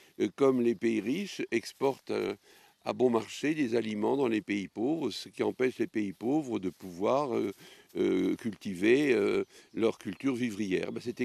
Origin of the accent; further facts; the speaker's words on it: Metz, Grand Est, France; On est chez nous à Metz.